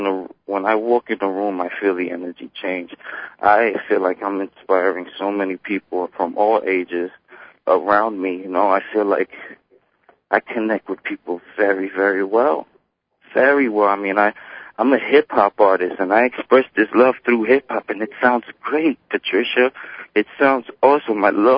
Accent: New York, United States; I'm just a New Yorker over here. I'm only 23, and I'm just living my life.

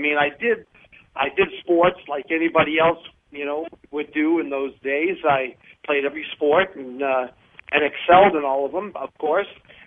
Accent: Northeast, United States; I grew up in the Northeast. I don't get specific because I still got relatives there.

